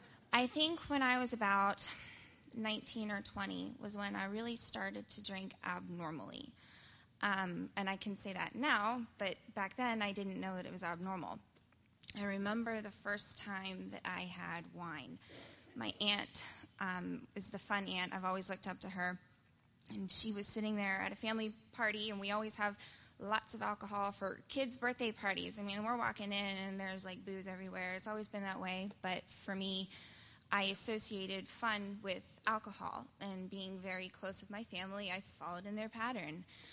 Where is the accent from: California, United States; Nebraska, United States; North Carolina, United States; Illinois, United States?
North Carolina, United States; I grew up in a very big family. I'm the oldest of six, and we grew up in North Carolina